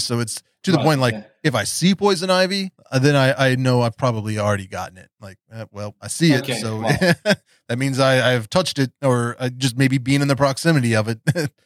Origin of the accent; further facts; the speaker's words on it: West Virginia, United States; also born or lived in Oklahoma City, United States; I was born here in West Virginia, and shortly after that, my family moved out to Oklahoma. They were living in Oklahoma City, and I was there for first few years of my life.